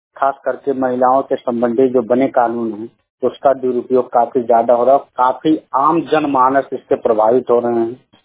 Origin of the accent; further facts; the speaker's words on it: Baidaliya, Uttar Pradesh, India; ग्राम बैदलिया, post ब्रापुर, जिला बस्ती का निवासी हूँ।